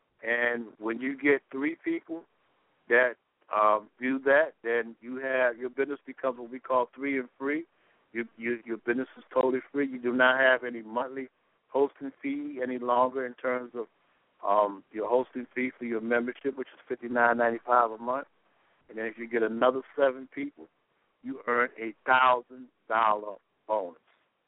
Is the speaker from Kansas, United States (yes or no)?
no; Baltimore, Maryland, United States; You got cities going bankrupt like Detroit, and you got people tearing cities up like Baltimore, my hometown.